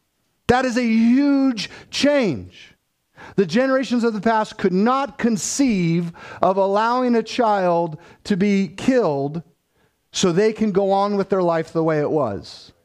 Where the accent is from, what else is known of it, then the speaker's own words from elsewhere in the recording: United States; we as the American people are so individualistic